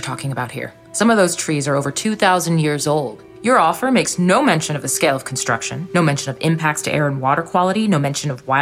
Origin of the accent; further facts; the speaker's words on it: Eureka, California, United States; Right here in Eureka, actually. My parents came over from Mexico City a couple months before I was born.